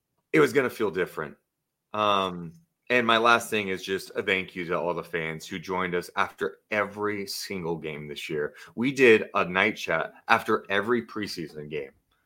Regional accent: Sacramento, California, United States; the fact that I'm still able to do this and I'm in my hometown, Sacramento, doing it, I don't take that shit for granted at all.

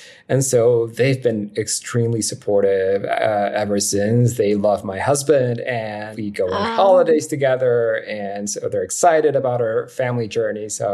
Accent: Mexico; moved away as an adult; now in New York City, United States; We're both originally from Mexico, came to the US about 10 years ago now, live in New York City

